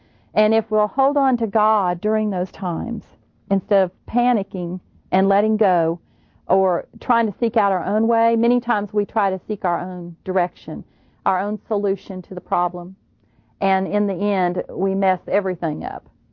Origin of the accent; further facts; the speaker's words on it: Indiana, United States; I grew up in Indiana, and on one side of our home, we had an apple orchard, and on another side, of like a wooded area, and we had wheat fields and corn fields, and kind of lived out in the country.